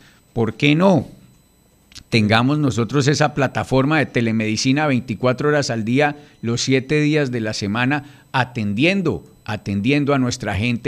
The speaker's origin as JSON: {"language": "Spanish", "region": "Risaralda", "country": "Colombia", "said": "porque en Risaralda, mi tierra, colinda con el Chocó"}